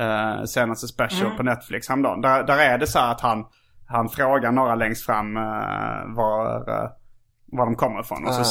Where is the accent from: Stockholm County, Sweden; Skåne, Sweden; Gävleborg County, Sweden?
Skåne, Sweden; Ängelholm; Jag liksom är från Ängelholm.